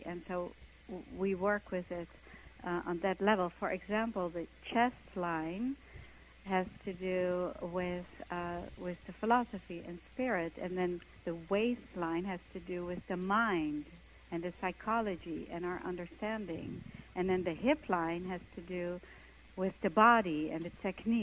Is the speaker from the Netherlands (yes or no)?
yes; Netherlands; English is a second language; now in New York, United States; I came from Holland to New York to be a dancer, and I got myself into this company